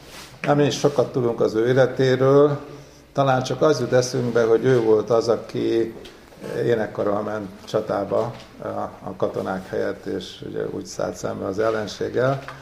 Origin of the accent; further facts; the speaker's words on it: Békés, Hungary; now in Székesfehérvár, Hungary; Alföldiek vagyunk, Békés megyéjek, és én egy házasság révén a feleségem volt az erősebb, kerültem Székesfehérvárra, úgyhogy most már 1982 óta ott élek, de előtte én Budapesten voltam